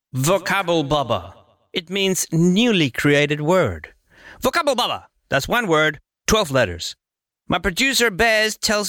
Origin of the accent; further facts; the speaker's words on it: Venezuela; English is a second language; now in Australia; I am from Venezuela, I live in Australia